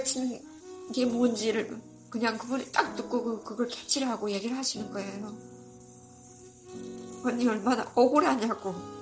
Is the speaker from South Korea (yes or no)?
no; North Korea; 내가 북한에서 온 사람이어서